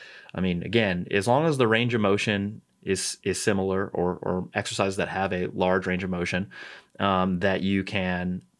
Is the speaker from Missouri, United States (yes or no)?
yes; St. Louis, Missouri, United States; But yeah, I'm from St. Louis. I'm a Cardinals fan.